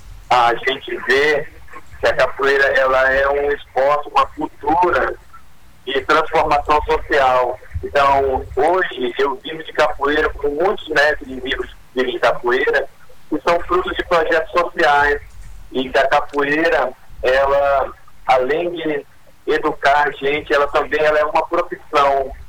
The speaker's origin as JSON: {"language": "Portuguese", "region": "Acre", "country": "Brazil", "said": "nós, como brasileiros que somos e acrianos de pé rachado"}